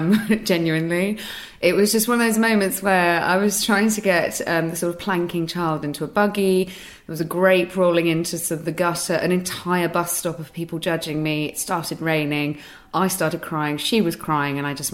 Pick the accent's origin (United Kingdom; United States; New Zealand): United Kingdom; Because you kind of, as a British woman, you just go, I'm so sorry, yes, of course, as you're sitting on the tiny chair.